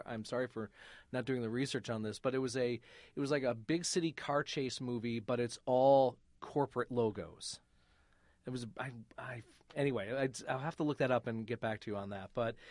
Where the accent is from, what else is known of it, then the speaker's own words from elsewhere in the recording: Flint, Michigan, United States; We had in my hometown of Flint, Michigan, we had the Dort.